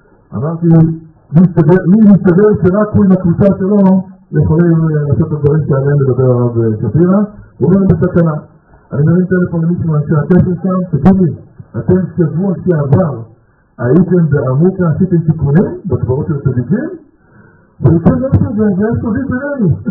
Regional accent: Kiryat Arba, West Bank, Palestine; אז גדלתי בקריית ארבע

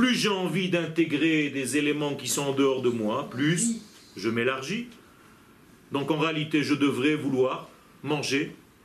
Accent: Israel; first language Hebrew; French is a second language; Moi, j'ai appris le français parce que je devais donner des cours. Ok? Moi, ma langue natale, c'est l'hébreu.

